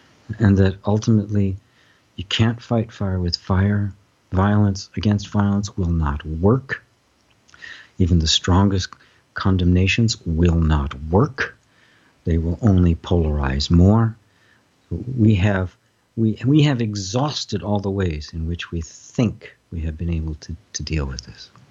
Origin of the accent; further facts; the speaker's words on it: United States; I, as a white male growing up in America, never ever experienced.